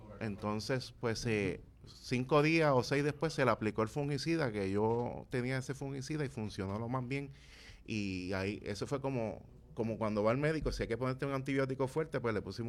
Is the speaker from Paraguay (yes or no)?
no; Lares, Puerto Rico; soy lareño.